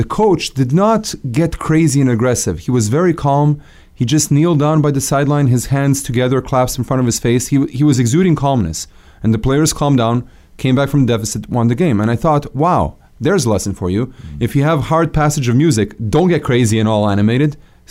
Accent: Serbia; I grew up in Serbia. Serbia is a basketball crazy country.

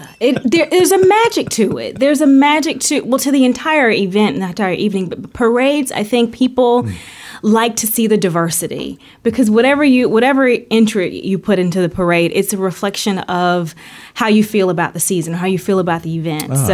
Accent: Milton, Florida, United States; now in Tallahassee, United States; I am not. I am from Milton, Florida, which is right outside of Pensacola.

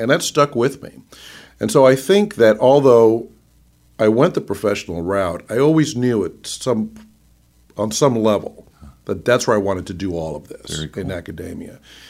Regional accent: Chicago, Illinois, United States; born there; when I was born in Chicago in the early '60s, my parents had just emigrated to the U.S. from Cuba

